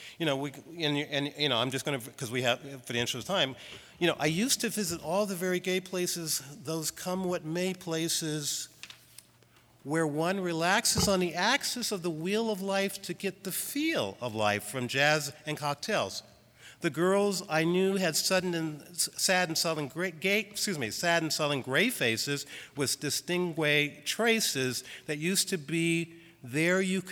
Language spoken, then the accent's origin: English; Los Angeles, California, United States; In my work, as Rick Marlowe introduced me, I'm from Los Angeles. My family's from Philadelphia. I'm from Los Angeles. But when I moved to the Bay Area